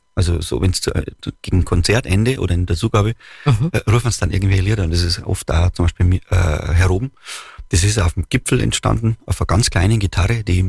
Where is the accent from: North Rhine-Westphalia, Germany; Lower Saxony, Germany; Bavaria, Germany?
Bavaria, Germany; wenn du als Bayer großzogen worden bist, ein Bier